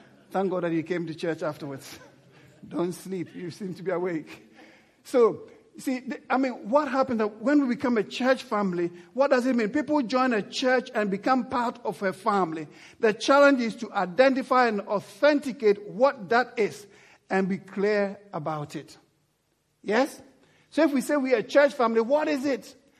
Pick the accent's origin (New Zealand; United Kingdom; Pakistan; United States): United Kingdom; England; You see, we are English because we fly the flag, right?